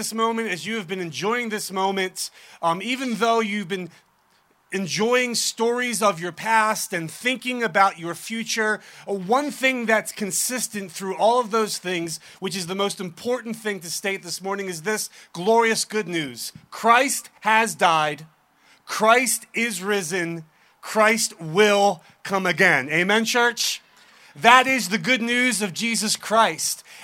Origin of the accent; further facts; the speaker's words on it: Philadelphia, Pennsylvania, United States; I'm from Philly, so I talk with my hands.